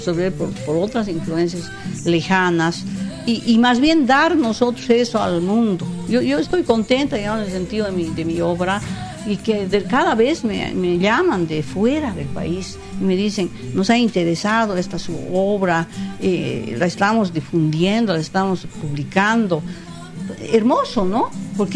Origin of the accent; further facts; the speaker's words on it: Bolivia; born there; como bolivianos, como gente que hemos nacido acá